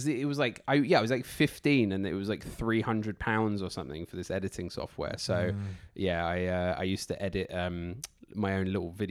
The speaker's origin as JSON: {"language": "English", "country": "Portugal", "tie": "born or raised there", "said": "I grew up in Portugal, actually, because my parents worked in the tourism industry. I went to a school, the International School of the Algarve. It wasn't a big school."}